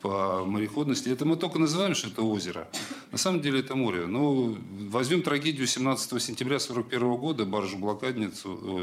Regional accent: Saint Petersburg, Russia; Тем более, лично я сам ленинградец

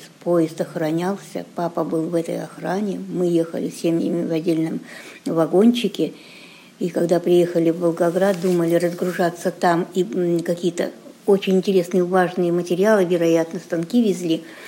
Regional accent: Mariupol, Donetsk Oblast, Ukraine; born there; Нет, я уроженка города Жданово, Украина. Война началась тогда, когда мы были там, в Мариуполе он назывался тогда, Мариуполь, потом Жданов стал. Потом были эвакуированы для спасения в Сталинград

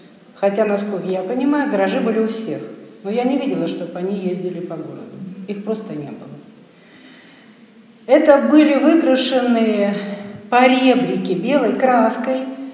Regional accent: Saint Petersburg, Russia; also born or lived in Russian Far East; Хотя я родилась на Дальнем Востоке, но корни у меня, не знаю, там, в 10-м поколении петербуржцы.

